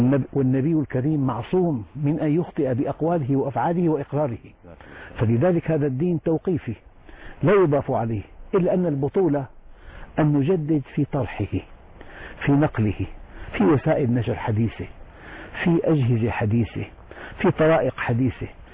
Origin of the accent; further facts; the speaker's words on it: Damascus, Damascus Governorate, Syria; نشأت في دمشق في الشام من أسرة حظها من العلم كثير كان والدي أحد علماء دمشق نشأت نشأة يعني ملتزمة طبعا توفي والدي وأنا في السنة 5 من عمري